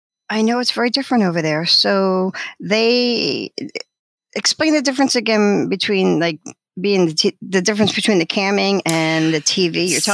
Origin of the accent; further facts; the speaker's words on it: Philadelphia, Pennsylvania, United States; accent: Philadelphia; I'm from Philadelphia. And I absolutely cannot stand my own Philly accent.